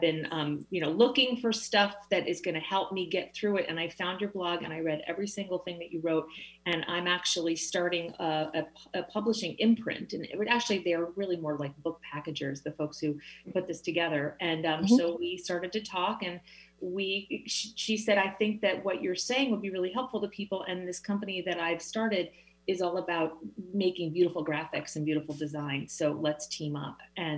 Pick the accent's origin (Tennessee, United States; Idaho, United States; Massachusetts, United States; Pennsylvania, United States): Pennsylvania, United States; Philadelphia; I'm from Philadelphia. And while it's not quite as steamy as Texas, I do not miss that humidity